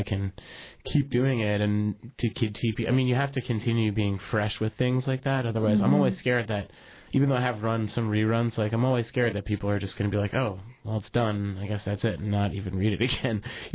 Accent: Brooklyn, New York, United States; That was when we first came from New York. We moved from Brooklyn, literally. Like, we got in a car and drove from Brooklyn to Palmer.

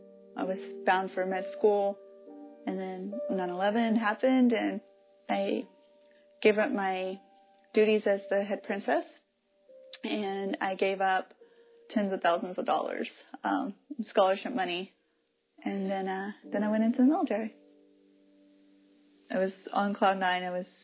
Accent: Oklahoma, United States; born there; I was born in Oklahoma, kind of grew up all over the place. I was an Army brat.

